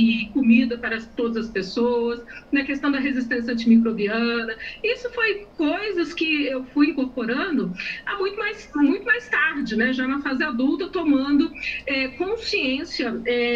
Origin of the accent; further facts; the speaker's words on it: Carajás, Pará, Brazil; a nossa infância, eu morei em Carajás, no Pará, a gente não tinha cão e gato, era no meio da floresta